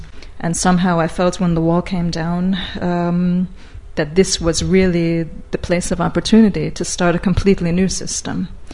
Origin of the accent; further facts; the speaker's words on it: New York, United States; now in Budapest, Hungary; Since 1990. I came from New York originally.